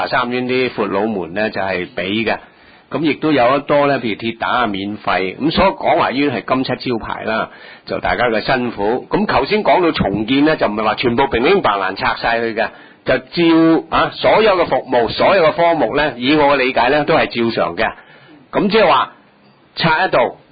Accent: China; born there; 我又唔係喎，我喺大陸出世喎。

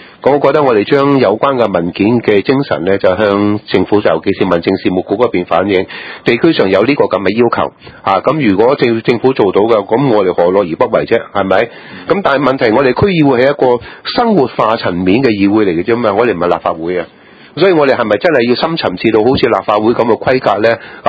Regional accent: China; 主席，我哋中国人咧有一种生活态度

